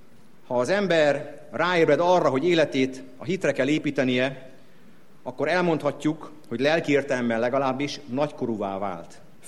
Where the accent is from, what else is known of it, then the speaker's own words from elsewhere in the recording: Hungary; Mert Magyarország a mi szülőföldünk.